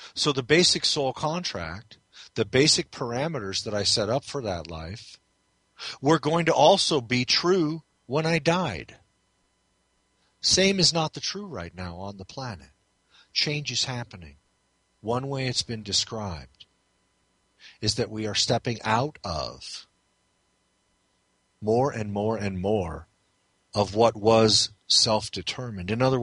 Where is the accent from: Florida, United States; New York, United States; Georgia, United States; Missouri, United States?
Missouri, United States; St. Louis; I'm male, I was raised Catholic, I was raised in St. Louis, I was raised by this kind of family, I went through 12 years of Catholic school